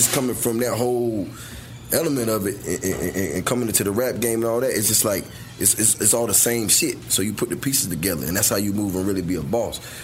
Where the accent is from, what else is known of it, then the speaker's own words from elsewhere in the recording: Georgia, United States; And the same thing with me. I'm from Georgia. I go to fucking, you know, New York.